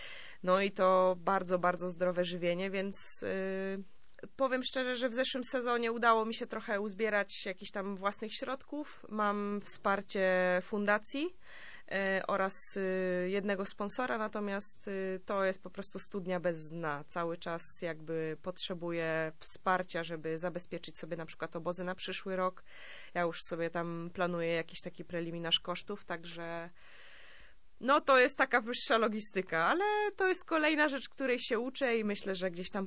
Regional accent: Gdańsk, Pomeranian Voivodeship, Poland; I tak, jestem gdańszczanką i tak naprawdę całe życie miałam wsparcie miasta.

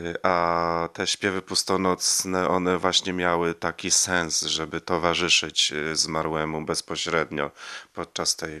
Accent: Gowidlino, Pomeranian Voivodeship, Poland; ja sam byłem bezpośrednim uczestnikiem obrzędów pustej nocy w dzieciństwie, w moich rodzinnych stronach w Gowidlinie.

